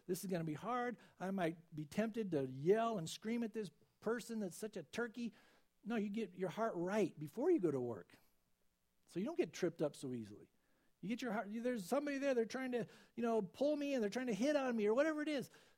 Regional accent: San Diego, California, United States; you know, I think back when I was in school, you know, growing up in San Diego, I like to play at the beach, and I like to play at, you know, play baseball.

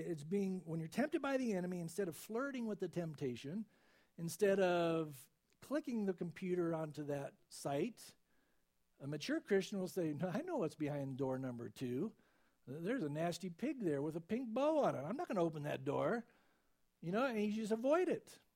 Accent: San Diego, California, United States; you know, I think back when I was in school, you know, growing up in San Diego, I like to play at the beach, and I like to play at, you know, play baseball.

